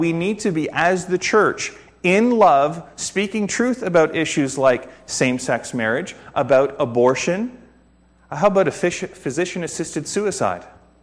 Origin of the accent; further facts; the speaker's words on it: Ontario, Canada; I grew up in Waterloo County.